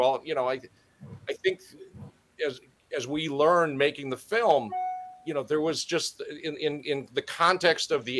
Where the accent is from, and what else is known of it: Wisconsin, United States; born or raised there